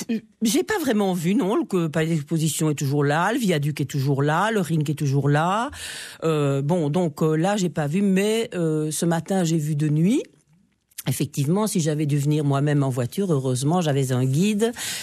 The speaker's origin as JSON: {"language": "French", "town": "Charleroi", "region": "Wallonia", "country": "Belgium", "tie": "born there", "said": "Je suis née à Charleroi, quoi que je veuille ou désire. Cette ville m'appartient et j'appartiens à cette ville."}